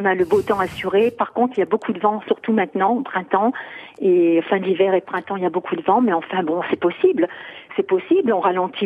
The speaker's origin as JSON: {"language": "French", "town": "Pau", "region": "Nouvelle-Aquitaine", "country": "France", "said": "je suis de Pau, je suis paloise."}